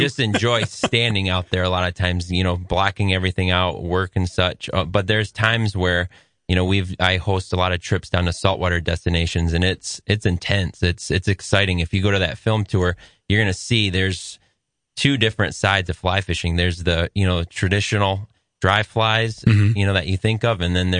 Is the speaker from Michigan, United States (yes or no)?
yes; Grand Rapids, Michigan, United States; You know, I grew up in Grand Rapids. I grew up skeet shooting